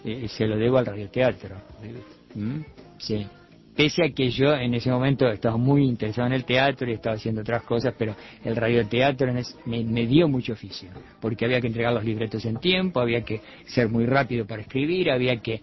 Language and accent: Spanish; Dolores, Soriano, Uruguay; born there; Yo nací en Dolores, en el departamento Soriano, pero nací accidentalmente en Dolores. Yo estuve allí, mis padres se trasladaron a Dolores porque mi padre trabajaba en Vudú, que era una distribuidora de vinos.